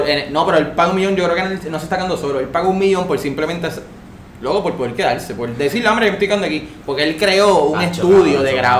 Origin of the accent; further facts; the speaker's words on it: Puerto Rico; Y no lo quiero decir porque somos puertorriqueños ni nada.